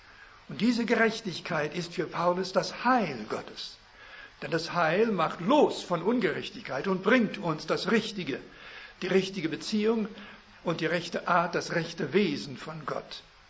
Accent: Kandel, Rhineland-Palatinate, Germany; ich bin in Kandel aufgewachsen, aber meine Muttersprache ist Deutsch, ich bin dankbar dafür.

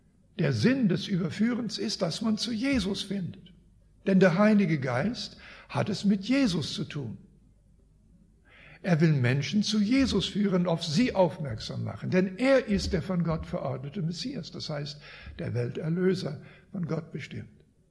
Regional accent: Canada; Ich komme aus Kanada und ich komme dort vom Lande. Und wir hatten eine gemischte Farm

